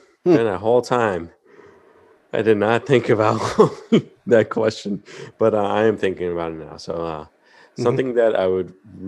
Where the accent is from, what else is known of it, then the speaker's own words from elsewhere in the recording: Florida, United States; I'm from South Florida.